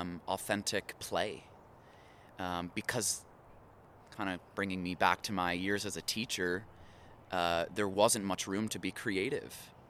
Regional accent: the Carolinas, United States; moved away as an adult; also born or lived in South Florida; now in Colorado, United States; I was born in South Florida in 1989, and I grew up in the Carolinas, where I got a lot of my education and experience until I moved to Colorado 10 years ago this year.

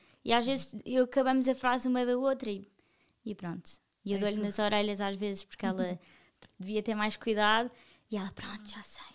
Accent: Cascais, Lisbon, Portugal; nós somos de Cascais

